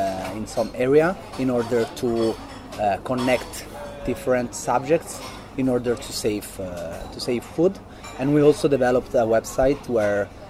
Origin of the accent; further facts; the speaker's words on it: Florence, Tuscany, Italy; English is a second language; I'm from Florence, I'm 33 years old